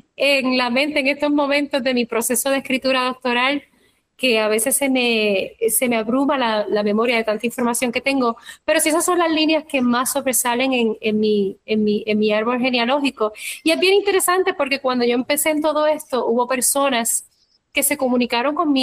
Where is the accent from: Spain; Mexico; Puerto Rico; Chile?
Puerto Rico; Mayagüez; De hecho, mi ciudad natal, Mayagüez, fue fundada por canarios anusín.